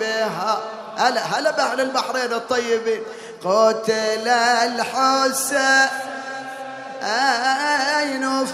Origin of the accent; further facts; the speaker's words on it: Qatif, Eastern Province, Saudi Arabia; هذا مدفون عندنا في القطيف